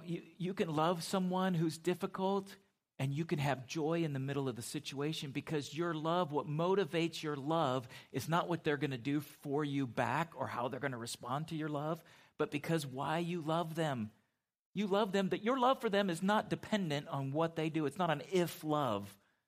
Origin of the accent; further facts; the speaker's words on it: West Coast, United States; I mean, I grew up on the West Coast, and we would see them spawning or salmon up in Alaska, and it is amazing.